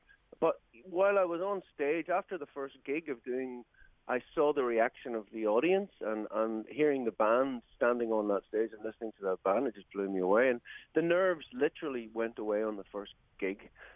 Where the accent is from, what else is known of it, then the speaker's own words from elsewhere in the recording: Ireland; I'm obviously with an accent like this. I'm an Irishman